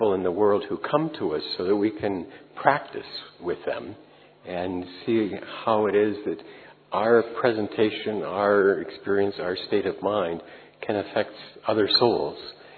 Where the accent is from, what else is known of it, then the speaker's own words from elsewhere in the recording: Midwest, United States; if you know the United States, I'm from the Midwest. We don't promote ourselves too much.